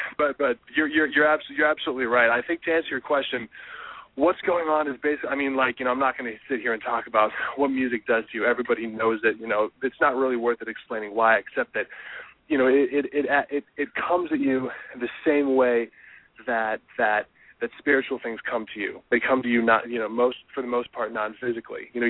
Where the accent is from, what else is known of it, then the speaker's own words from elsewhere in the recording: Iowa, United States; I grew up in Iowa, where everybody's pretty much WASPy, and everything's kind of the same.